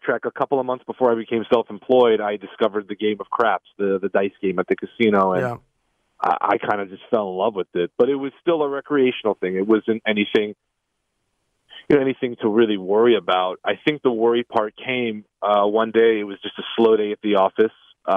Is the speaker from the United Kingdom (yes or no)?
no; New York, United States; we grew up in the Queens, Long Island area.